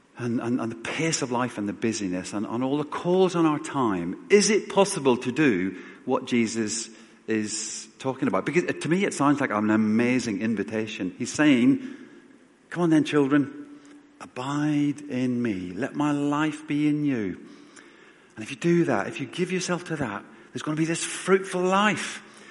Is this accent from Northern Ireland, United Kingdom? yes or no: yes; Northern Ireland, United Kingdom; growing up in Northern Ireland and my parents came from a farming background. I spent most of my childhood on my granny's farm